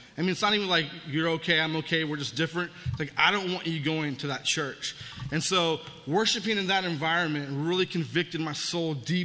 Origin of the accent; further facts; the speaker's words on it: California, United States; I grew up in California, and church really wasn't part of our DNA.